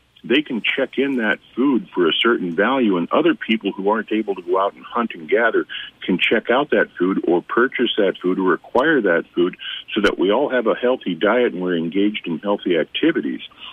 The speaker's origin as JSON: {"language": "English", "region": "District of Columbia", "country": "United States", "tie": "born or raised there", "said": "I grew up outside Washington, D.C., and I'm glad to be right where I'm at and away from all that hustle and bustle and everything."}